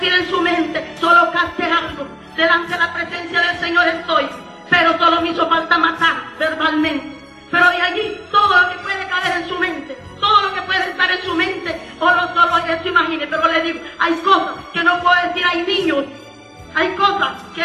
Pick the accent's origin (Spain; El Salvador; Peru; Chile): El Salvador; moved away as an adult; soy del Salvador, bendito sea su nombre para siempre, aleluya, y me crié allá por una isla, y de allá tuve que dejar a mis hijos.